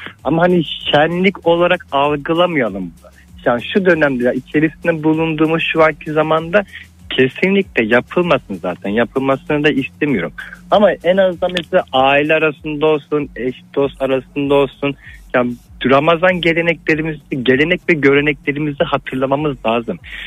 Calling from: Ankara, Turkey; Ankara'dan nasılsınız?

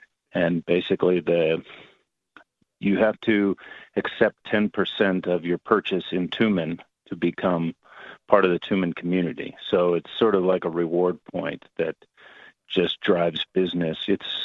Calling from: Chiapas, Mexico; I'm calling from Chiapas and down here working on a project.

